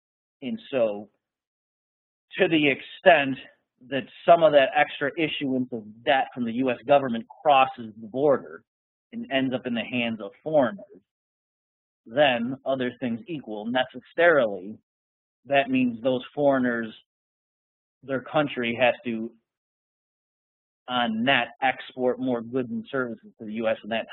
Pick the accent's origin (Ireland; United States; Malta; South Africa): United States; I say we, like, because I'm an American, is a bond.